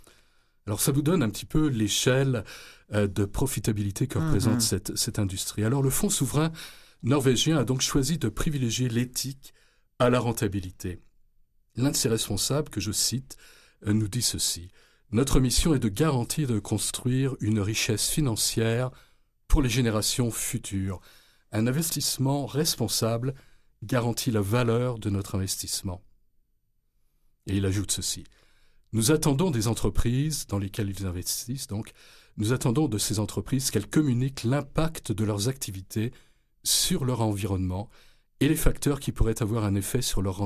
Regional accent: Quebec, Canada; Il est légitime qu'en tant que Québécois, on s'interroge.

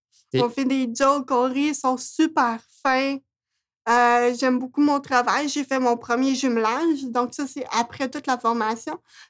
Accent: Quebec, Canada; je suis québécoise

